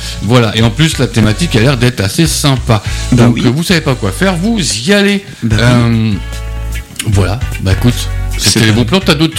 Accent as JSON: {"language": "French", "town": "Damville", "region": "Normandy", "country": "France", "tie": "born there", "said": "Moi, je suis né à Danville"}